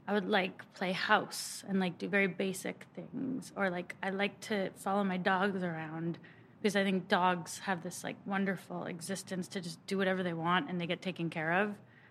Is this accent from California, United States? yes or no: yes; Alameda, California, United States; But I grew up in the Bay Area, and I grew up in the island city of Alameda